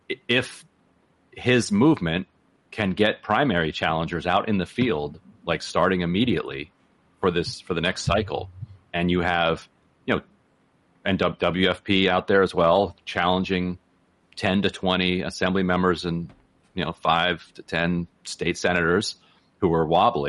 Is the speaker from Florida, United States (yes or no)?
no; Maryland, United States; And so, you know, I grew up in Maryland.